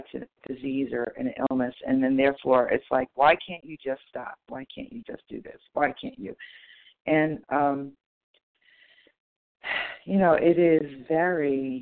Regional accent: New Jersey, United States; from New Jersey.

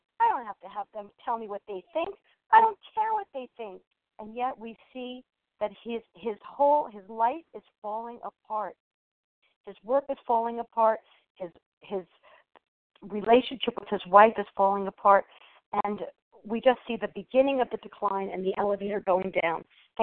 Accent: Connecticut, United States; now in Naples, United States; I'm from Connecticut. I'm in Naples, Florida.

